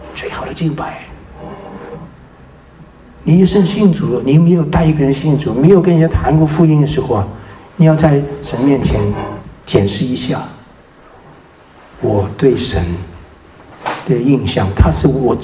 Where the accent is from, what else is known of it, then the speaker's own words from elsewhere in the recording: China; 我们中国人也是很厉害